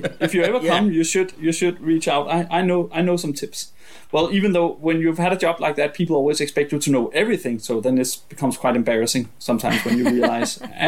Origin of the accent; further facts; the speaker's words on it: Copenhagen, Capital Region of Denmark, Denmark; I am from the country of Denmark. I live in Denmark in Copenhagen. Yeah, living basically in the center of the city. I'm 45 years old